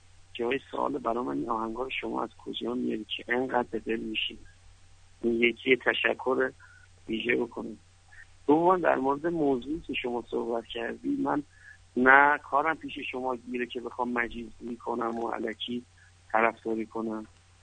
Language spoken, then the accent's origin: Persian; Tehran, Tehran Province, Iran; چیزی که تو تهران بزرگ شدم و زندگی کردم دیدم و میگم الان 41 سالمه مجردم